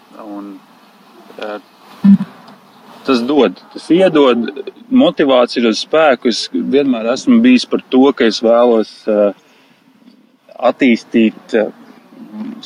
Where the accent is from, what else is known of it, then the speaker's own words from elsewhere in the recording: Aizpute, Dienvidkurzeme Municipality, Latvia; Esam pāris no Aizputes.